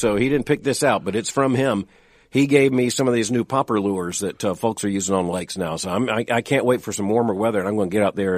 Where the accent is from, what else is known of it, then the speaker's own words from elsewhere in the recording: Florida, United States; But at the end of the day, I grew up in Florida where worms is what we had.